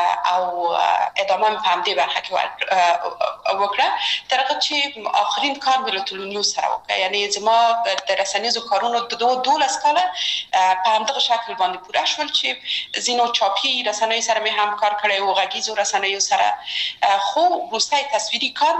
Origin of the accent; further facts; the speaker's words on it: Kabul, Afghanistan; زه اصلا د میدان وردګ ولایت یم او په کابل کې بیا زیږیدلی یم. په کابل کې زیږیدلی یم، په کابل کې لوی شوم، په کابل کې مې درسونه وویل او ټول کارونه او فعالیتونه مې په کابل کې و.